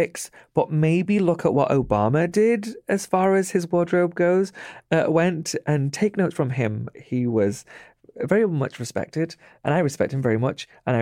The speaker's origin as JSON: {"language": "English", "country": "Pakistan", "said": "Before 9/11, I was worried that somebody would attack me for being Pakistani."}